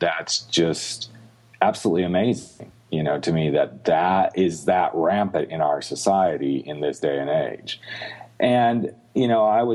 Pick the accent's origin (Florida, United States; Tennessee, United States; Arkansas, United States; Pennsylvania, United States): Arkansas, United States; I actually spent a portion of my life growing up in Arkansas. And, of course, at that time I was a teen.